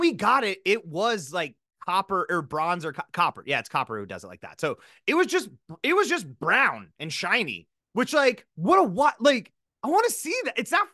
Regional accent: South Dakota, United States; the thing I don't know about St. Louis is, right, like, we're from South Dakota. We have Mount Rushmore.

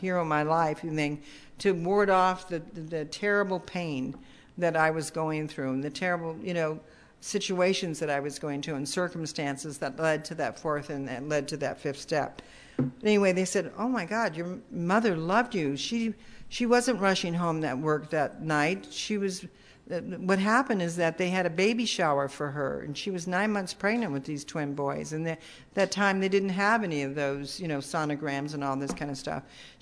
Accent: Chicago, Illinois, United States; born there; I was born in Chicago. And my father was stationed at Des Plaines.

